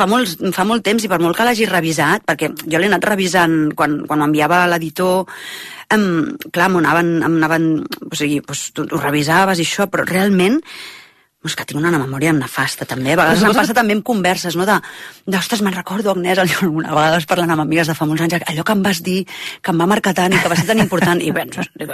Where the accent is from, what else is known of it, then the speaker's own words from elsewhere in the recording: Tarragona, Catalonia, Spain; l'àvia està ubicada a Tarragona, que és d'on soc jo, no?